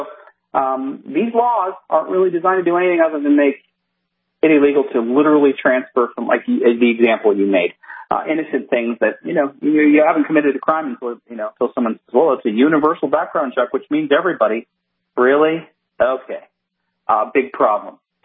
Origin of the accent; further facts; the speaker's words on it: Maine, United States; Well, I care about Maine. I grew up in Maine. I spent a lot of my youth there.